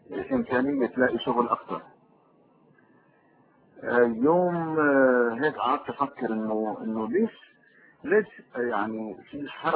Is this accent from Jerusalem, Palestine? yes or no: yes; Jerusalem, Palestine; born there; انا من مواليد مدينة القدس. مدينة القدس اعتقد انه احلى مدينة في العالم